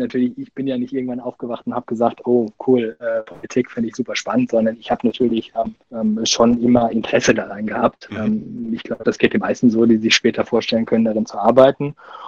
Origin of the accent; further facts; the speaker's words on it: Nackenheim, Rhineland-Palatinate, Germany; da ich sehr verbunden bin mit meiner Heimat Nackenheim und auch heute noch sehr verbunden bin damit